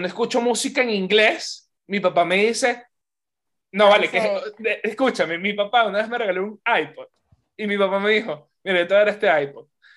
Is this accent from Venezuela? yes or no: yes; Caracas, Capital District, Venezuela; Yo que vengo de Antímano y usé mucha camionetica, y alrededor de mi casa se escuchaba demasiada salsa baúl, trancado, vallenato, cualquier tipo de música que tú puedas imaginar que se puede escuchar en cualquier barrio de Caracas.